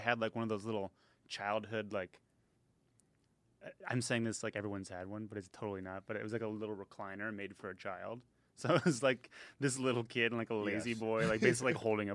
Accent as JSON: {"language": "English", "region": "Wisconsin", "country": "United States", "tie": "born or raised there", "said": "I'm originally from around the Minneapolis area. I was born on Lake Superior, Lake Superior, Wisconsin."}